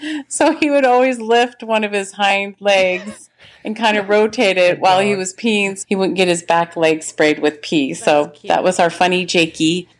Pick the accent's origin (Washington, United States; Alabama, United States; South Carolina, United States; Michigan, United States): Washington, United States; Sammamish; I'm from Sammamish, Washington.